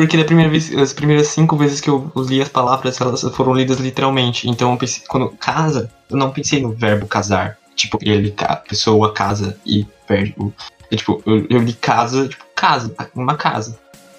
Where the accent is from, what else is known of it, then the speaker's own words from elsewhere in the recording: São Paulo, Brazil; Ah, eu sou do estado de SP, mas.